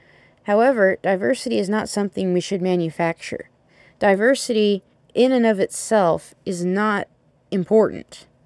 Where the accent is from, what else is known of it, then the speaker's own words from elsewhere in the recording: the South, United States; that culture is Southern culture, which not only do I find that personally offensive as a Southerner